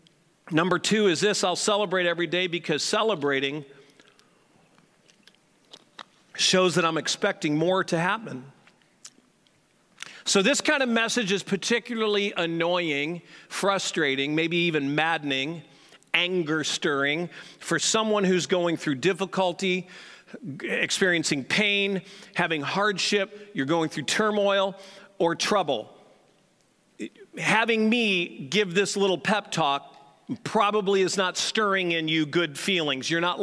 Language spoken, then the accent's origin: English; St. Louis, Missouri, United States; We grew up together in St. Louis